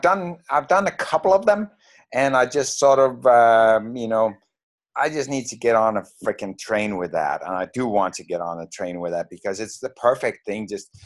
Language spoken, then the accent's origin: English; Denmark; because I'm from Denmark and that's all you wear when you're a kid over there.